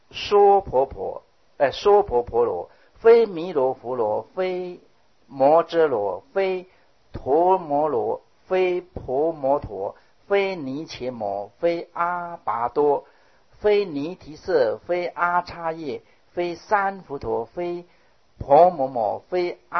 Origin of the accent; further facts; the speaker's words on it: China; 因为我们中国人不熟悉这些这个算术的这个单位